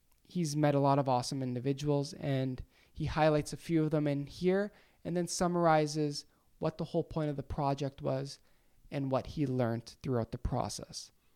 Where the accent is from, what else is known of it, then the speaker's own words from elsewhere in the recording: Canada; as a Canadian, as somebody that's living in Canada